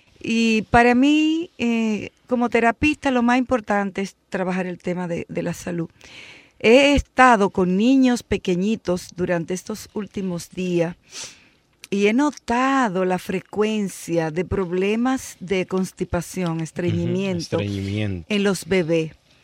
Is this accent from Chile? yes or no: yes; Chile; moved away as an adult; Antiguamente, en un programa que yo trabajé cuando recién llegué de Chile, se estaba prohibiendo